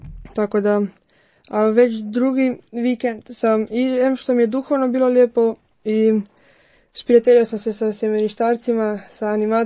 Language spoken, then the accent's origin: Croatian; Zagreb, City of Zagreb, Croatia; dolazim iz Zagreba, iz župe Svetog Nikole biskupa i u Stenjecu, i odrastao sam u šestoročlanoj obitelji, imam dvoje braće i jednu sestru